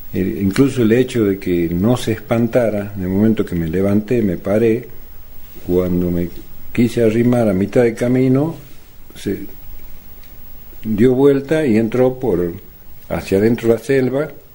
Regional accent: San Miguel de Tucumán, Tucumán, Argentina; born there; now in Amaicha, Argentina; tengo 55 años, hace 3 años que estoy radicado definitivamente en Amaicha, nací en San Miguel de Tucumán.

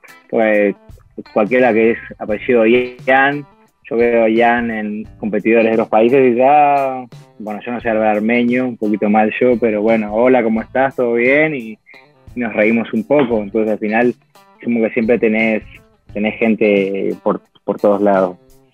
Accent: Uruguay; soy uruguayo también, yo soy parte de uno, yo sigo las costumbres.

